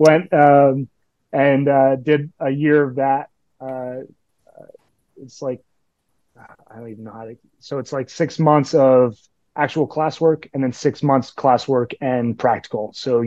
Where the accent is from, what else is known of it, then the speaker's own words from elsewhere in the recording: San Diego, California, United States; So I'm from San Diego, California. It's definitely not a traditional, hotbed, as they say, for lacrosse